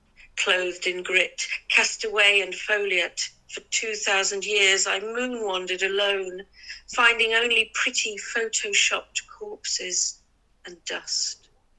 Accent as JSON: {"language": "English", "town": "Birmingham", "region": "West Midlands", "country": "United Kingdom", "tie": "born or raised there", "lives_now": "Devon, United Kingdom", "said": "You know, I grew up in Birmingham and I moved to Devon"}